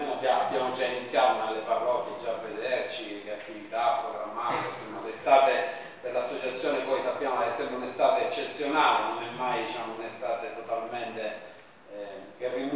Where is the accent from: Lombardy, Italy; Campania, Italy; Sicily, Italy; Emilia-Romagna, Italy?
Sicily, Italy; Agrigento; io vengo dalla diocesi di Agrigento, quindi la conoscevo già l'associazione